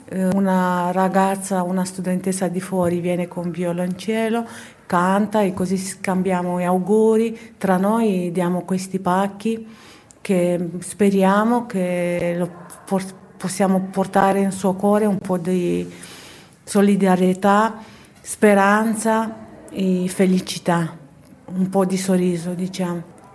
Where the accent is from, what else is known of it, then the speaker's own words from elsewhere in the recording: Romania; Italian is a second language; now in Italy; sono rumena e faccio un po' fatica a parlare italiano corretto.